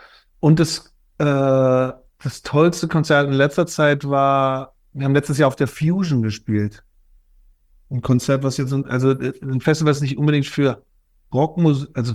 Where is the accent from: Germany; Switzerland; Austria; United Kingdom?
Germany; Berlin; ich bin ja in Berlin Mitte geboren. Also ich habe das alles erlebt da mit der Mauer und so.